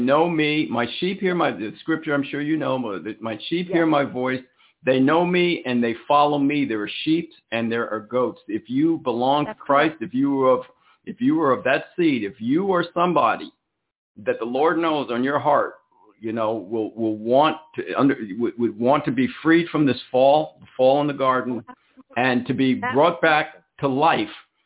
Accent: New Jersey, United States; I'm from New Jersey. I'm a wise guy.

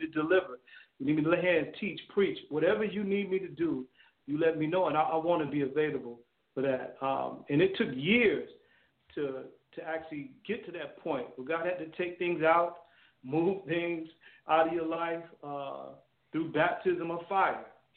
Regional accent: Chicago, Illinois, United States; You know, I was raised in Chicago, kind of cut my teeth through PAW, Pentecostal Assemblies of the World, in ministry

